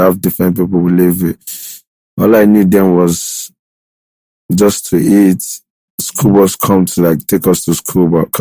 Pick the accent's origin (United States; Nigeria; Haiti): Nigeria; Lagos; I'm from Ekiti State, but I was born in Lagos State. Right. I was born somewhere around my 12th. Agility Road. I'm from Ekiti State, Ijaw local government to be precise.